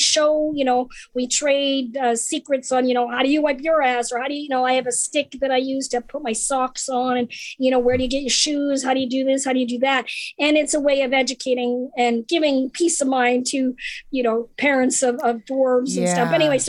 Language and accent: English; Canada; Well, I grew up in Canada. And so my parents got divorced when I was quite young.